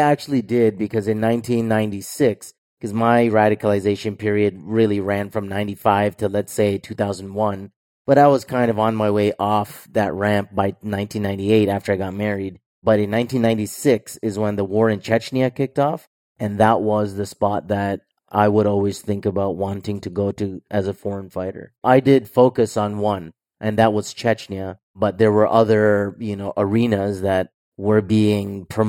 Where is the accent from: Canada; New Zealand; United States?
Canada; growing up in Canada, obviously you're going to public school.